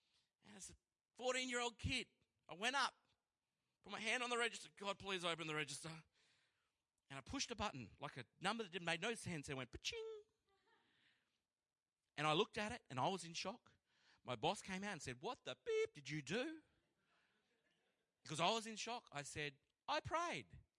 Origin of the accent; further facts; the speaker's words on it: Toowoomba, Queensland, Australia; I'm from Toowoomba. It's always weird when I say that.